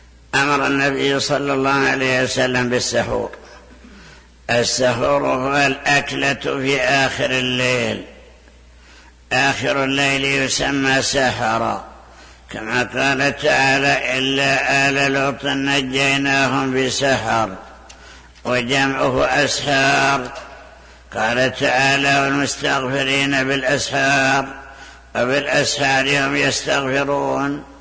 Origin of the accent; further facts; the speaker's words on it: Najd, Saudi Arabia; لو رؤية عندنا في نجد بعد الشمس ب2 دقائق